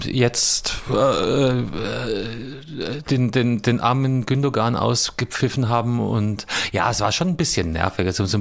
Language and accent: German; Austria